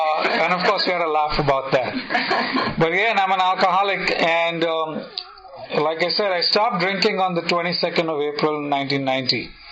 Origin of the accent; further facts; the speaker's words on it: India; As you probably figured out from my accent by now, I'm not from around here. And I am from India. I did most of my drinking in India, and I got sober in India.